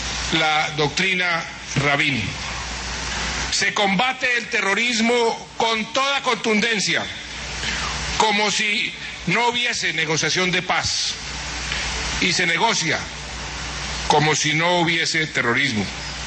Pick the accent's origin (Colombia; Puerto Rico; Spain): Colombia; como presidente de la República y como colombiano